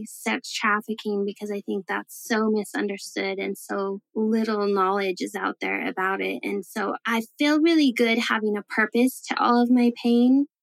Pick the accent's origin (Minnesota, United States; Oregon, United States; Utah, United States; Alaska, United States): Utah, United States; I wasn't sure that I was going to be able to come back to Utah, my home state